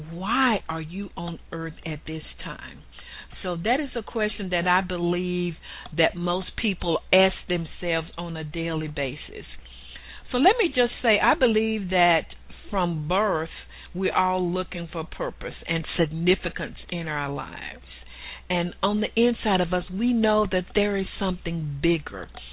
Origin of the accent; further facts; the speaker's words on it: Chattanooga, Tennessee, United States; I grew up in Chattanooga, Tennessee, went to college, had my master's degree.